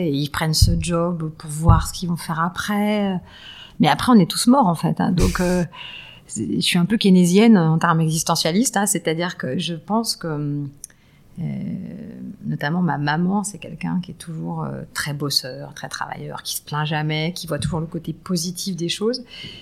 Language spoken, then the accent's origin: French; Île-de-France, France; J'ai grandi en banlieue nord.